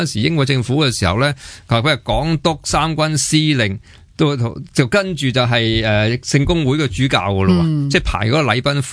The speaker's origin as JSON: {"language": "Cantonese", "country": "Hong Kong", "said": "原来我们香港人开始要求政府俾佛诞，我哋系1961年。"}